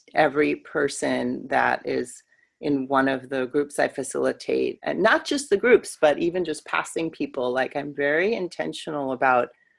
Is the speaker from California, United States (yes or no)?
no; New York City, New York, United States; growing up in the New York City area.